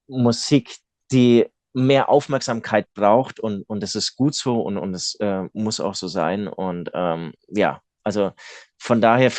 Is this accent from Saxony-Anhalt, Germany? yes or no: no; Munich, Bavaria, Germany; ich komme ja aus München